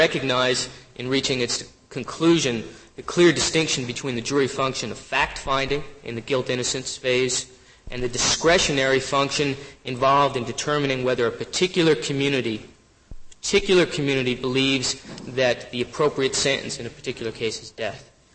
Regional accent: New Hampshire, United States; I'm from New Hampshire, Your Honor.

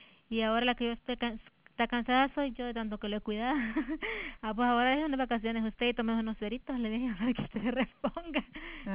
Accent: Chalchuapa, Santa Ana, El Salvador; Yo soy de Chalchuapa

